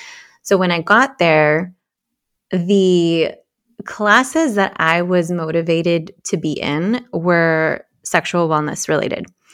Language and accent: English; California, United States; I grew up in the Bay Area, so I'm Latina. My parents immigrated here from different parts of Mexico, and so I'm first generation